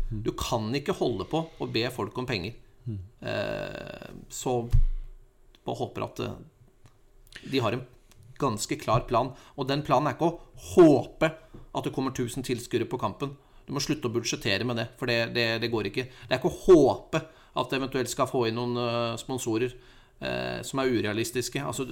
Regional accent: Larvik, Vestfold, Norway; Men jeg er fra Larvik. Jeg har jobbet i Larvik håndballklubb.

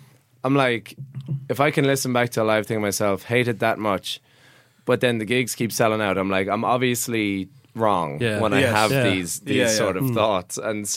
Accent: Ireland; because I'm from Ireland anyway

